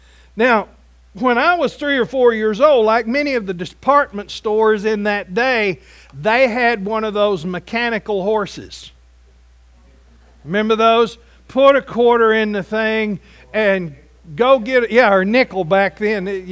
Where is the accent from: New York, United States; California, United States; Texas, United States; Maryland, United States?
Texas, United States; Andrews; when I was a little kid growing up in Andrews, Texas, one of the highlights of growing up was getting to go to Whackers.